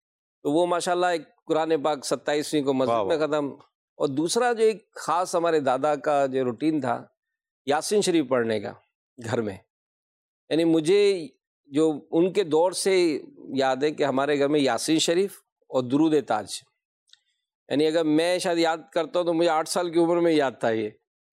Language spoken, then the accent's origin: Urdu; Hyderabad, Sindh, Pakistan; now in Karachi, Pakistan; So basically میرا تعلق تو حیدرآباد سے ہے, حیدرآباد سن.